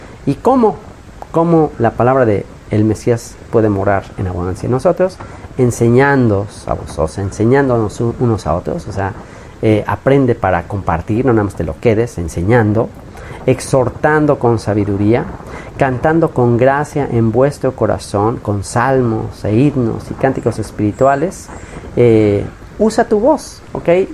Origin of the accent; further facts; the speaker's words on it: Mexico; Soy mexicano